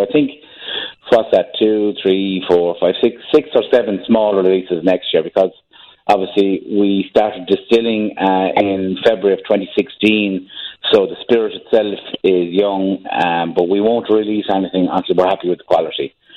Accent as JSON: {"language": "English", "town": "Kilkenny", "region": "Leinster", "country": "Ireland", "said": "and I'm from Kilkenny, which is just over the border here from Waterford."}